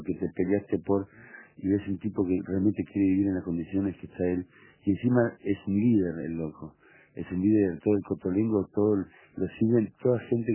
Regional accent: Buenos Aires, Argentina; now in Córdoba, Argentina; soy porteño de la Hegel.

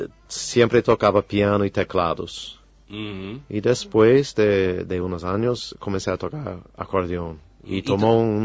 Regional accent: New York, United States; born there; Nací en Nueva York, sí.

